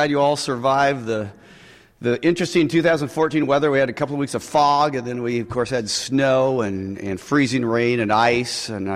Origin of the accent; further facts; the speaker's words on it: Oregon, United States; And I'm a native Oregonian. I grew up tramping around the Cascades with my dad. And so a lot of my columns tend to be about Oregon.